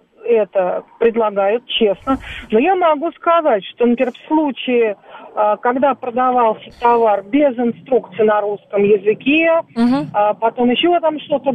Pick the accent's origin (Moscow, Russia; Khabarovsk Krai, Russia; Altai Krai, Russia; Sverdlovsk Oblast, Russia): Moscow, Russia; из Москвы.